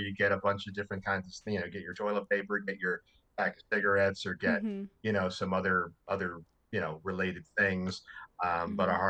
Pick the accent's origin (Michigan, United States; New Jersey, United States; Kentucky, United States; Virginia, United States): New Jersey, United States; We actually had a general store where I was growing up in Jersey, but it wasn't